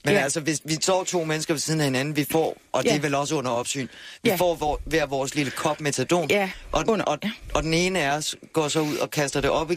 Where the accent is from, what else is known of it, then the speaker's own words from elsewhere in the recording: Haderslev, Region of Southern Denmark, Denmark; den slags kendte jeg ikke hjemme i Haderslev.